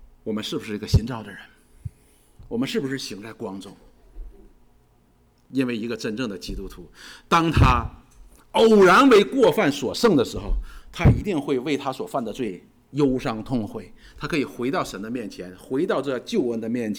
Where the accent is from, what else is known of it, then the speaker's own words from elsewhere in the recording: China; 我们中国人有一句话叫真知而行